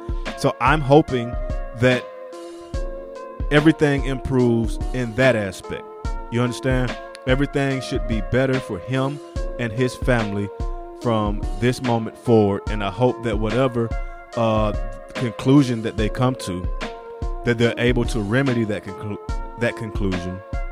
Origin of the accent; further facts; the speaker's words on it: Atlanta, Georgia, United States; Like I said, I'm from Atlanta. I live in Atlanta.